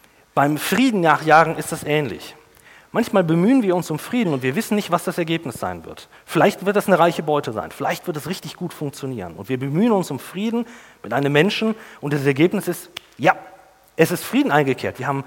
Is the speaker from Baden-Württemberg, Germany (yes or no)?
yes; Baden-Württemberg, Germany; und zwar komme ich ja aus dem Schwarzwald, und da, wo ich herkam, gab es ein Wildschweinproblem.